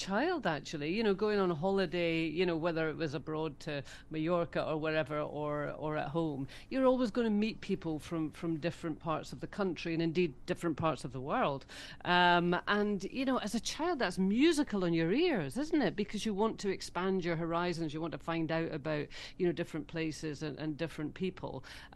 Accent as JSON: {"language": "English", "region": "Scotland", "country": "United Kingdom", "accent": "Scottish", "said": "And, you know, the Scottish accent, once upon a time, I'm ashamed to say I really dumbed down my Scottish accent."}